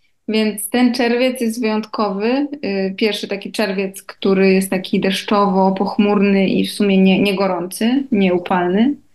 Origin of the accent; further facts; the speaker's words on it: Tricity, Pomeranian Voivodeship, Poland; now in Spain; Mamy akurat, no my jesteśmy z Trójmiasta, więc mamy bezpośrednie połączenia i z dwóch linii lotniczych